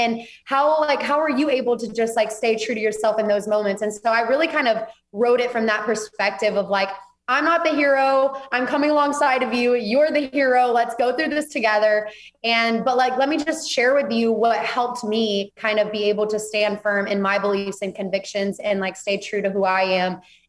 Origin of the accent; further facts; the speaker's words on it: Auburn, Alabama, United States; moved away as an adult; I am from Auburn, Alabama. Okay. So I grew up, born and raised in Alabama, lived there my whole life, just moved to Texas 6 months ago.